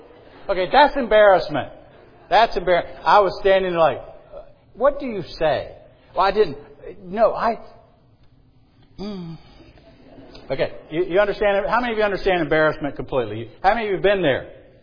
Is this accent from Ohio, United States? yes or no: no; Marion, South Carolina, United States; I started and pastored a church in my hometown in Marion, South Carolina.